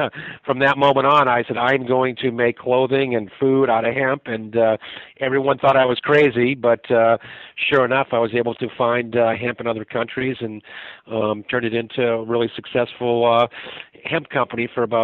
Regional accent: Cape Cod, Massachusetts, United States; We're from Cape Cod, Massachusetts

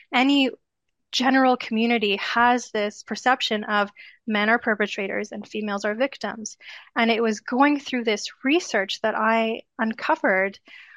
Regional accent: Ottawa, Ontario, Canada; please come to my hometown in Ottawa, Canada, and teach us about this.

